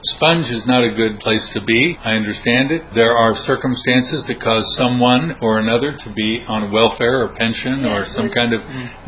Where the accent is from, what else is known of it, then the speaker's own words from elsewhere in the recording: United States; moved away; To me, it's amazing because I'm an American and moved here, and I still am not used to it, though I guess I'm getting there.